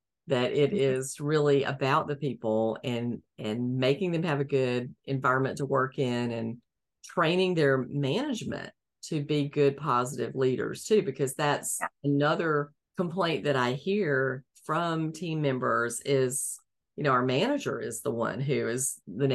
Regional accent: the South, United States; So I know you're from Michigan, but I'm from the South. Just do not do snow.

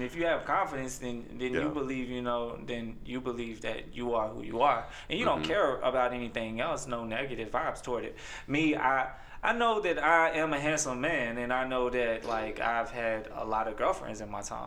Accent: Kings Mountain, North Carolina, United States; That being said, I grew up in Kings Mountain, North Carolina. I remember him coming to Kings Mountain and playing against us, right?

